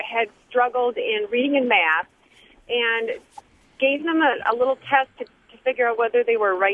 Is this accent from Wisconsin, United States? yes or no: yes; Pulaski, Wisconsin, United States; Hi. I just wanted to share with you that I'm from Pulaski, and at the Pulaski Middle School